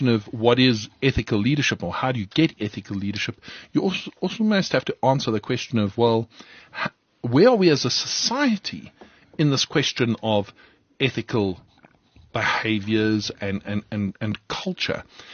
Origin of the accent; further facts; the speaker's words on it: South Africa; So as a South African CA, I'm standing up and I'm saying